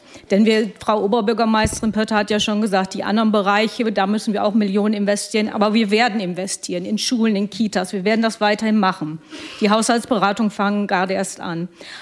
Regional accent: Osnabrück, Lower Saxony, Germany; Ich bin in Osnabrück geboren, im Schinkel an der Oststraße aufgewachsen

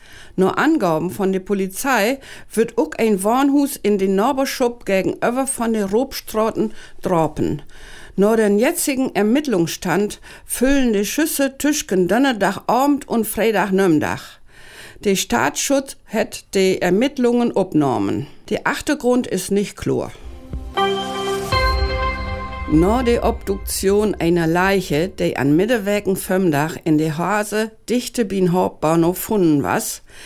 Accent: Lower Saxony, Germany; now in Osnabrück, Germany; ich komme aus dem Oldenburger Münsterland, bin aber seit ganz vielen Jahren in Osnabrück zu Hus.

